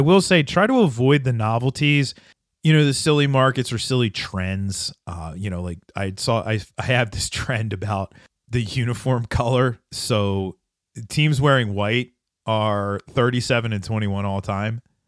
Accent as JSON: {"language": "English", "town": "Philadelphia", "region": "Pennsylvania", "country": "United States", "said": "And as a Philadelphian, it pains me to do this."}